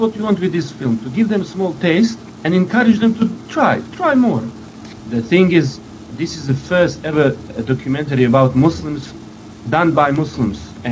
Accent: Bosnia & Herzegovina; English is a second language; I come from Bosnia anyway, so, and we have similar saying

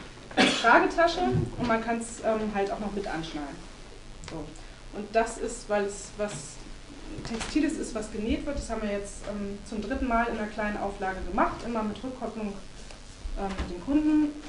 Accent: Bremen, Germany; Ich komme eigentlich auch aus Bremen.

